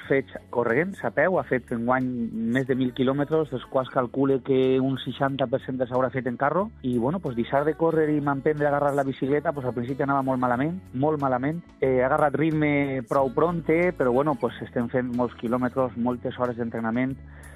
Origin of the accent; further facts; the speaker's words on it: Valencian Community, Spain; Què més mos faria més il·lusió a nosaltres com a valencians que un derbi valencià